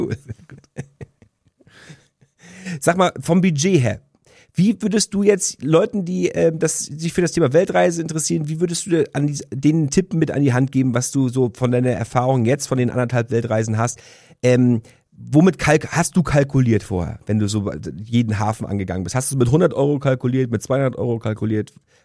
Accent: Northern Germany, Germany; als Norddeutscher

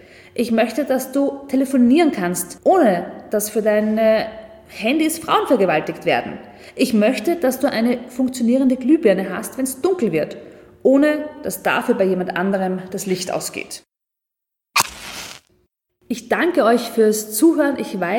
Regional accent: Austria; Und einmal mehr sind wir als Österreicher unsolidarisch

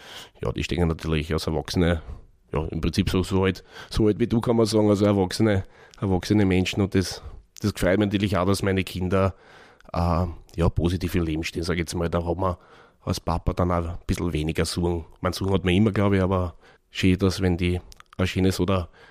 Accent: Vienna, Austria; Also bin im 21. aufgewachsen, bin also ein Kind über der Donau. Hab dann eigentlich meine ganze Kindheit in der Gemeindebau in der Mitterhofergasse verbracht.

